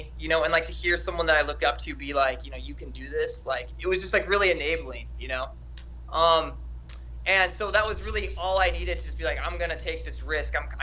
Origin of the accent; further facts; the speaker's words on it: Salem, Oregon, United States; I grew up in Salem, Oregon.